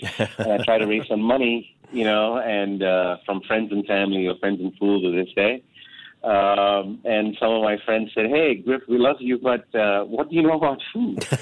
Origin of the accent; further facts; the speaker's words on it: India; now in United States; Indians love all things spicy, and I remember as an Indian in the U.S., my go-to comfort food was always Mexican.